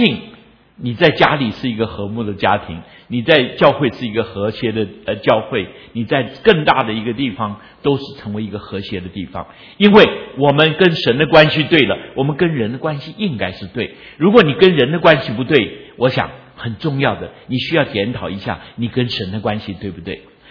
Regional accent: China

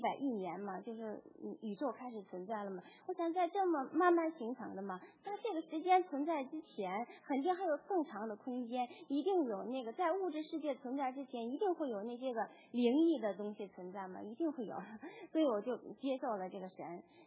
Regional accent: China; moved away; 我从小我在大陆长大的，我是一个真的是蛮坚定的无神论者，我不相信神，也不相信魔鬼。

